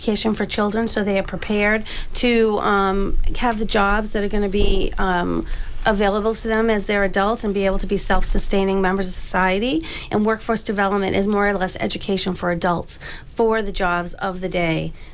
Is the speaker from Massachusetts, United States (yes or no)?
yes; Brockton, Massachusetts, United States; So Brockton, I mean, I come from Brockton. I live in Brockton.